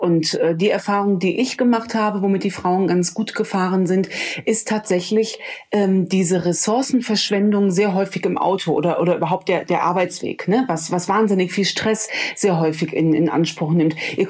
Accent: North Rhine-Westphalia, Germany; Als Rheinländerin spreche ich hier mit einem Hamburger.

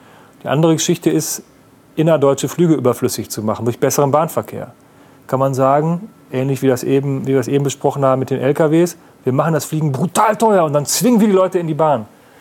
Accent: North Rhine-Westphalia, Germany; jetzt komme ich aus dem Münsterland, aus einer knapp 20.000 Einwohner Stadt.

